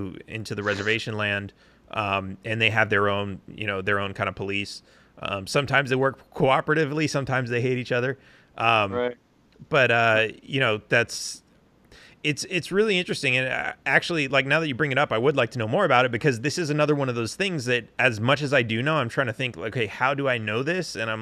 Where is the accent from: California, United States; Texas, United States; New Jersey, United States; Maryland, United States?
California, United States; Los Angeles; growing up in Los Angeles, all the streets are Spanish names.